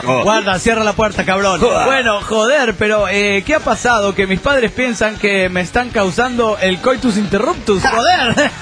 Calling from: Chetumal, Quintana Roo, Mexico; de Chetumal, Quintana Roo.

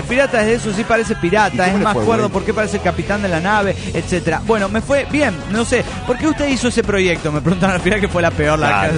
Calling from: Guarenas, Miranda, Venezuela; soy la llave de Guarena, Venezuela.

